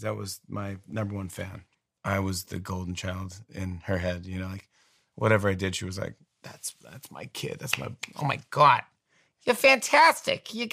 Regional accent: Saugerties, New York, United States; now in Manhattan, United States; going home to the house where I grew up in Saugerties, New York

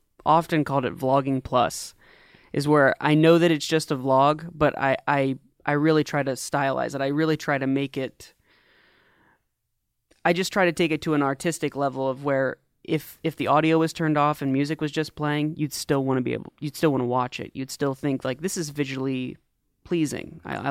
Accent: Daytona, Florida, United States; born there; I was born in Daytona, Florida.

